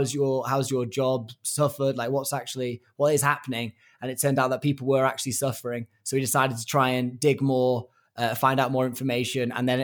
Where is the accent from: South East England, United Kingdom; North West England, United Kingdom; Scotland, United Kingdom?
North West England, United Kingdom; Chester; I am from Chester. So I have escaped from a small village near Manchester, about 400 people, a lot of cows, a lot of sheep, a lot of cricket